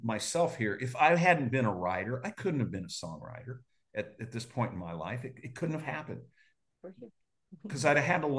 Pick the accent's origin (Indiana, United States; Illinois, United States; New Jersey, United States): Indiana, United States; Indianapolis; I'm from Indianapolis. … spent their lives here.